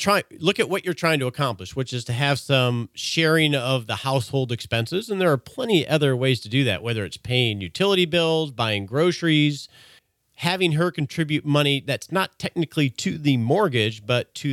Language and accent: English; Texas, United States; We're both from Texas, man.